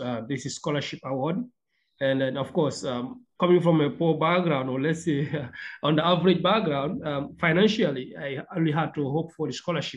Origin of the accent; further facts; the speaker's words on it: Gambia; English is a second language; being born and raised in Gambia, and I actually completed my high school in Gambia